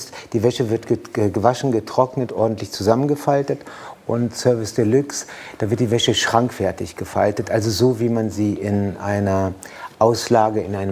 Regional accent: Mülheim an der Ruhr, North Rhine-Westphalia, Germany; Und dann auch, ich komme aus dem Ruhrpott, da sagt man ja auch, der Uschi ihr Bütchen. Mhm. Und ich komme aus Mühlheim an der Ruhr.

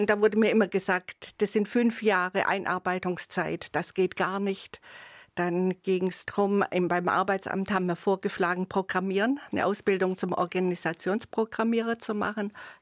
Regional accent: Baden-Württemberg, Germany; als Schwabe, da bist immer gut aufgehoben, sage ich jetzt mal.

